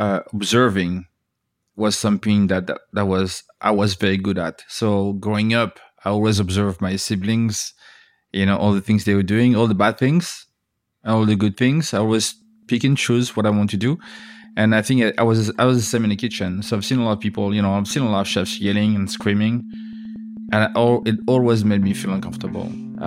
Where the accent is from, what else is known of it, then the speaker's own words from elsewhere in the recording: France; That's one of my saddest things, you know, growing up in France. I've been to like lots of bakeries.